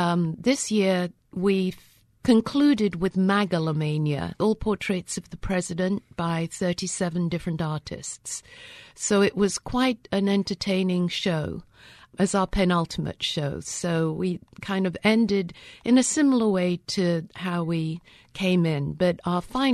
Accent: North West England, United Kingdom; I grew up near Liverpool.

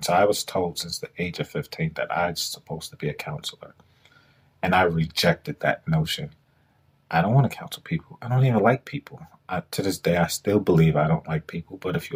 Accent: Brooklyn, New York, United States; Those were my goals at 5, 6, 7, 8 in Brooklyn, right? So I was born and raised in Brooklyn.

